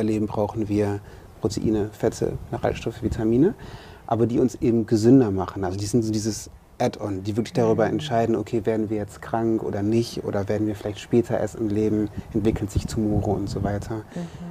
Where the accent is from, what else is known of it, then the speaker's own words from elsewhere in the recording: North Rhine-Westphalia, Germany; Ich komme aus dem Ruhrgebiet, da gibt es nicht so fancy Sachen.